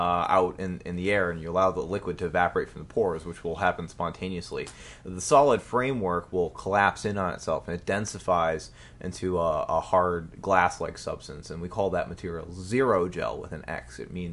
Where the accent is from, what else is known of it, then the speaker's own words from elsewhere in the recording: Glendale, Wisconsin, United States; Well, I'm originally from Glendale, Wisconsin. I went to the University of Wisconsin for my undergrad, and I studied chemistry.